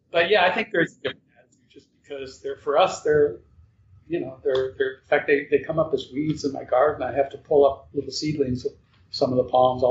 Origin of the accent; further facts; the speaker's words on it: Florida, United States; I grew up here in Florida, so for me, palms are just as natural and a normal part of the environment